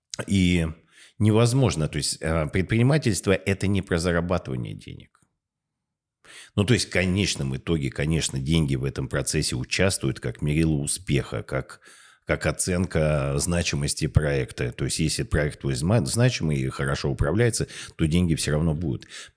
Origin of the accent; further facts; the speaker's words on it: Novosibirsk, Novosibirsk Oblast, Russia; я сам родом из Новосибирского академгородка, и мои родители ученые.